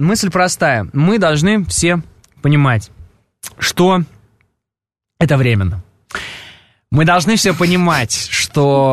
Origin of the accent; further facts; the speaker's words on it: Alexandrov, Vladimir Oblast, Russia; born there; А я вообще родился в Александрове, в Владимирской области.